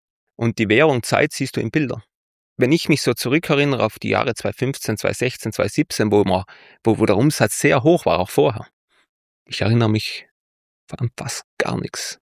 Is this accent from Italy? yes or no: yes; Trentino-Alto Adige, Italy; mein Südtirol ist ein Dorf, wo ich herkomme.